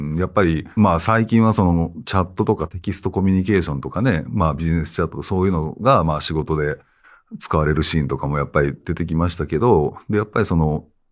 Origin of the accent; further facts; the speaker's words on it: Osaka, Japan; accent: Kansai; やっぱり僕は関西イントネーションじゃないですか。どう考えても。大阪人なんで